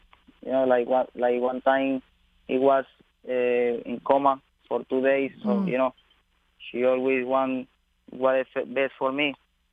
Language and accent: English; Venezuela; English is a second language; my dad used to win like 1,000 races in my country, and only 2 days a week.